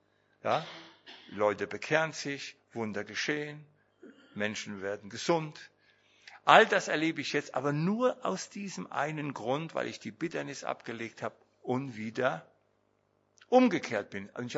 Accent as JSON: {"language": "German", "region": "Schleswig-Holstein", "country": "Germany", "said": "Ich bin ja aus Holstein, ich komme ja in der Zeit irgendwo unter"}